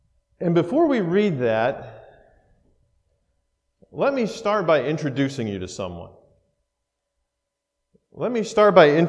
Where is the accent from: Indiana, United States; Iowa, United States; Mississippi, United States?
Indiana, United States; I'm from Northeast Indiana, right here with you guys. My whole family is too. We're not world travelers. We don't go a lot of different places.